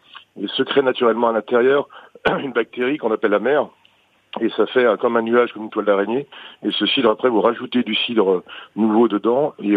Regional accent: Brittany, France; Ben moi, je suis breton

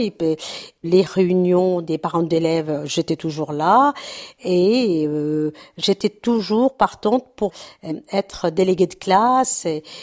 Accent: France; je suis française, tout court. Tu vois, maintenant, j'ai 60 ans

